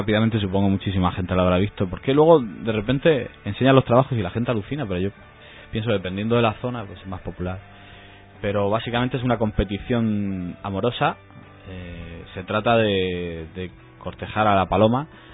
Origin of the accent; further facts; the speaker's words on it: Orihuela, Valencian Community, Spain; una actividad muy muy arraigada en mi pueblo, en Orihuela, y en la zona de Alicante